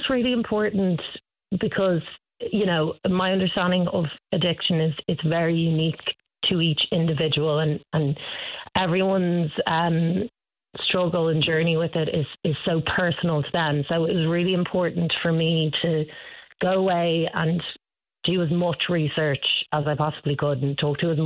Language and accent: English; Dublin, Leinster, Ireland; so we shot it all over Dublin, which was really cool because I'm from Dublin.